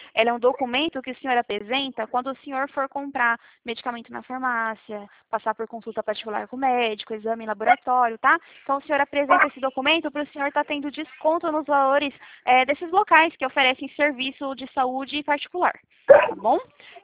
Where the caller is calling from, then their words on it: São Paulo, Brazil; Eu falo aqui de São Paulo.